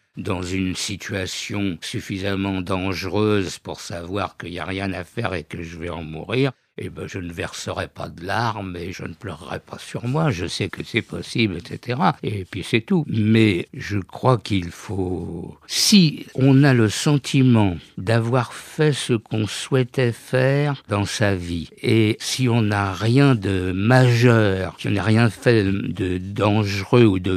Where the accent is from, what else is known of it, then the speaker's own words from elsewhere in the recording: Paris, Île-de-France, France; Bon, moi je suis né à Paris, mais bon, voilà.